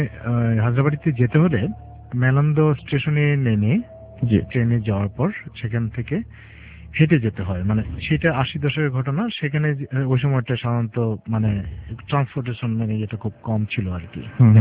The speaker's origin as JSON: {"language": "Bangla", "town": "Mirpur", "region": "Dhaka Division", "country": "Bangladesh", "said": "আমি মিরপুর শেরপাড়া থেকে এসেছি"}